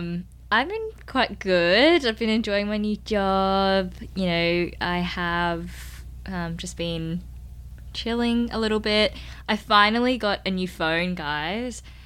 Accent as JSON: {"language": "English", "town": "Melbourne", "region": "Victoria", "country": "Australia", "said": "I'm from Melbourne and we say potato cake"}